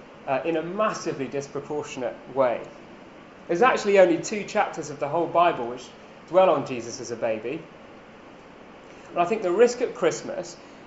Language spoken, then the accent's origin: English; England, United Kingdom; No guesses, obviously, because we're English.